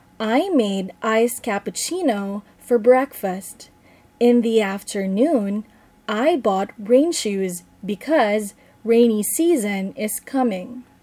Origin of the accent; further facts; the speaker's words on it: Philippines; I am from the Philippines.